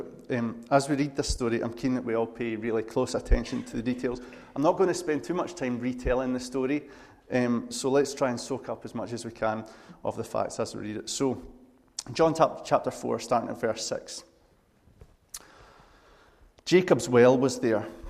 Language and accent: English; Glasgow, Scotland, United Kingdom; I'm from Glasgow, which is a small village just north of here